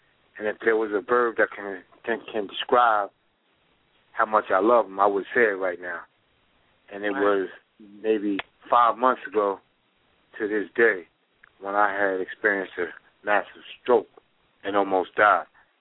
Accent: Powder Springs, Georgia, United States; I'm from Powder Springs, Georgia.

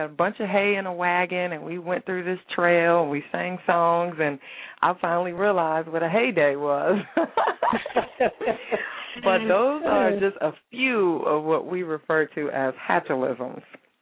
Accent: Steubenville, Ohio, United States; I'm from Steubenville, Ohio. I'm from up north.

